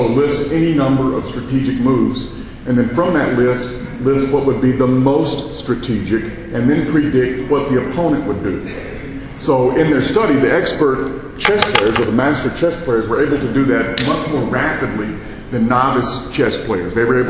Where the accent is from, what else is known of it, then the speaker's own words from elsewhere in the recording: Texas, United States; I'm from Texas and we have a lot of good old boy networks